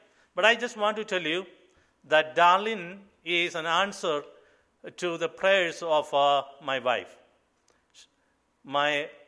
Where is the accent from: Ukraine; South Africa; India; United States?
India; Kerala; first language Malayalam; English is a second language; God has gifted me with the gift of writing songs in my native language, Malayalam.